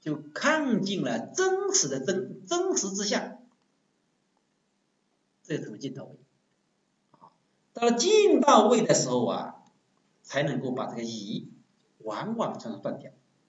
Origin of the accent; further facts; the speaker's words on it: China; 我们中国人很有意思啊